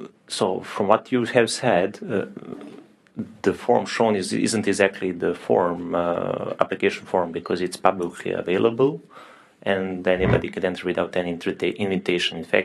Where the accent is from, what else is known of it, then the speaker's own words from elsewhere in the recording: Serbia; English is a second language; I'm from Serbia.